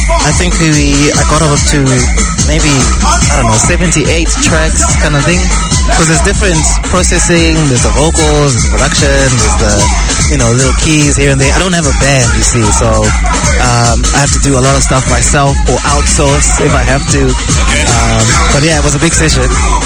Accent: Redcliff, Midlands, Zimbabwe; also born or lived in Chirumhanzu; now in Wellington, New Zealand; I'm from Zimbabwe. Redcliffe, born and raised. Well, Chirubi born, Redcliffe raised.

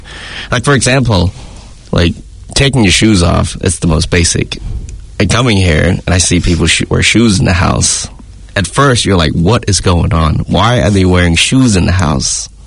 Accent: New Zealand; now in United States; Growing up in New Zealand, a lot of observational, you know, differences between my background, which is Chinese

